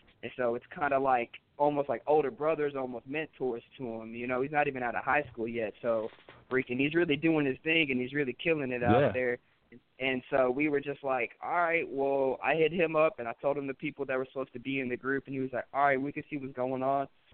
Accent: Texas, United States; No. Scout's from Vermont. I'm from Texas.

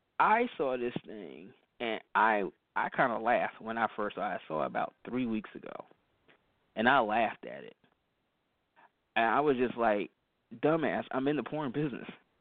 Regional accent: East Orange, New Jersey, United States; I'm playing this a lot because this young lady, she is from my hometown of East Orange, New Jersey.

